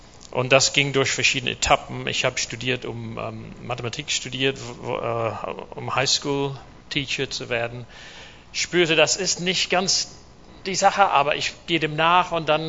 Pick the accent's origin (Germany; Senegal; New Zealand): New Zealand; German is a second language; Name ist nicht ganz deutsch. … Ich komme aus Neuseeland, bin da geboren.